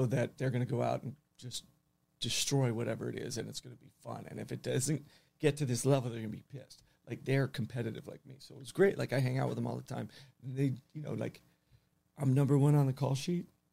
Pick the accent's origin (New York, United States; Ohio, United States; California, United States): California, United States; Encino; yeah, I'm from Encino. I'm super Western.